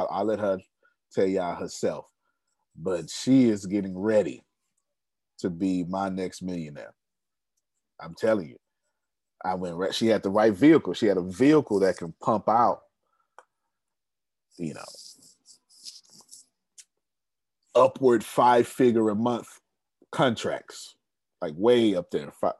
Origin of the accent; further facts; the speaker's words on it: Texas, United States; Okay. I'm from Texas. There you go.